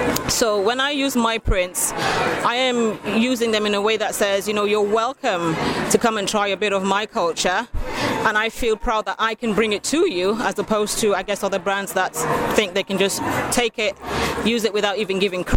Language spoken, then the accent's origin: English; Sierra Leone; being Sierra Leonean, of course, I'm sensitive about that simply because, you know, I come from the Timini tribe.